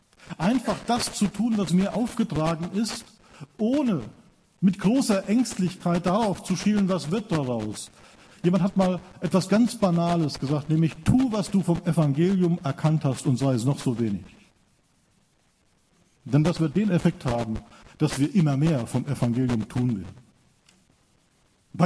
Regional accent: Seilhofen, Hesse, Germany; Ich stamme aus Seilhofen, das ist noch kleiner als Nansenbach. Zweitkleinste Dorf im Dill-Westerwald-Kreis.

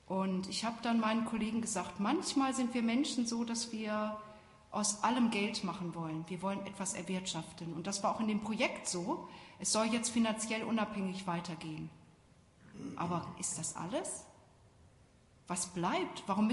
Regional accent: Bielefeld, North Rhine-Westphalia, Germany; Ich bin gebürtig oder mit der Rückkehr nach Deutschland in Bielefeld aufgewachsen. Dort ist meine Heimatgemeinde.

